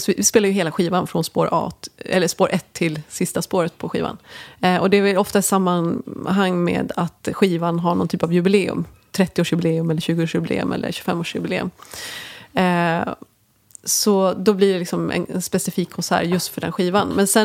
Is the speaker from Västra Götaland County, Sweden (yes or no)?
no; Mora, Dalarna County, Sweden; perioden under min uppväxt och liksom uppvaknande i det här musikintresset som jag hade hemma i Mora i slutet av 80, början på 90-talet.